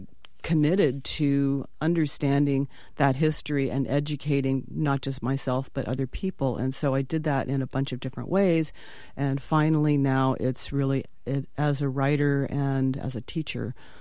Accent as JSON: {"language": "English", "town": "Los Angeles", "region": "California", "country": "United States", "tie": "born or raised there", "said": "And so I grew up in Los Angeles as part of, in a really, really diverse community in East Los Angeles, actually."}